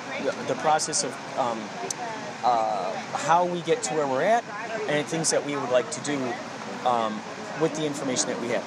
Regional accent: Chicago, Illinois, United States; Oh, Chicago.

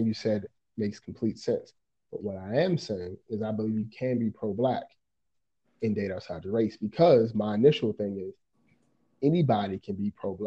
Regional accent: Washington, District of Columbia, United States; And I said, oh, I'm from Washington, D.C., United States.

